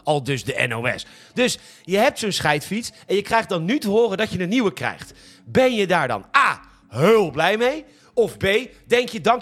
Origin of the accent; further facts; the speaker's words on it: Boskoop, South Holland, Netherlands; born there; Nou ben ik toevallig geboren in Boskoop.